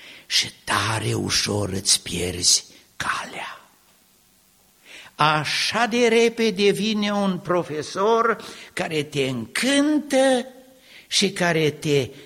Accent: Aiud, Alba County, Romania; Eu sunt de la Aiud

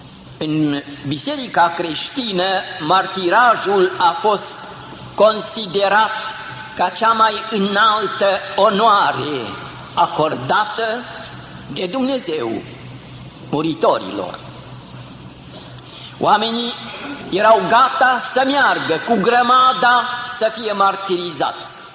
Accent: Romania; Noi suntem români, dar ne sună și nouă.

